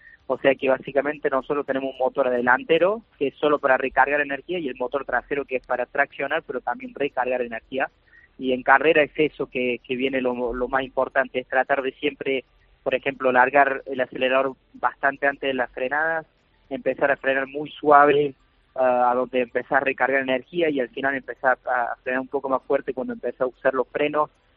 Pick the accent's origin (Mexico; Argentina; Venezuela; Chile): Argentina; also born or lived in France; argentino, pero mi corazón es, digamos, mucho más argentino que francés, porque yo nací en Francia y a lo menos de un año, cuando tenía 6 meses de vida, me fui para Argentina y sigo viviendo ahí hasta hoy el día